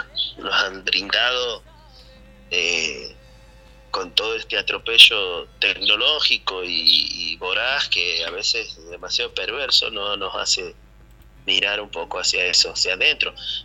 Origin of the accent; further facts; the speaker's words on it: Santiago del Estero, Argentina; Soy argentino, tengo que tocar tango, sí, yo soy santiagueño, sí, he tocado chacarera